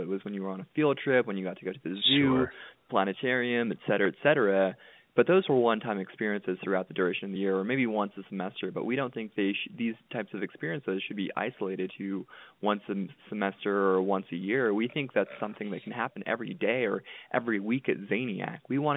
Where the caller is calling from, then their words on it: Salt Lake City, Utah, United States; I just got back to Salt Lake City.